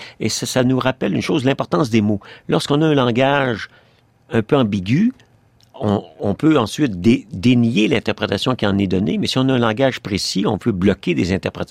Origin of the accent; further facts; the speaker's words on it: Canada; Par exemple, chez nous, au Canada